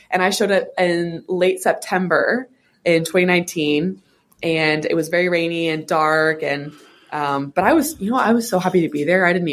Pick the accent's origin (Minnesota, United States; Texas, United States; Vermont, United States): Texas, United States; Austin; Yeah, I'm from Austin, Texas.